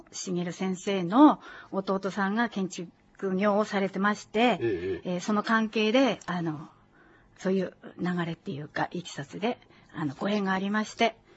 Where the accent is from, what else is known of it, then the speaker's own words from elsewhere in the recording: Biratori, Hokkaido, Japan; ビラトリ町、ホロケ市に生まれました。生まれ育ちまして、平成5年に触れない町へ移転しました。